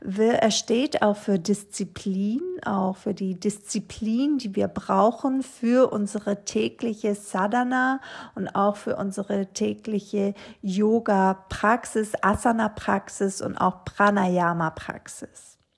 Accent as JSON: {"language": "German", "country": "Greece", "tie": "born or raised there", "said": "Ich bin ja in Griechenland aufgewachsen"}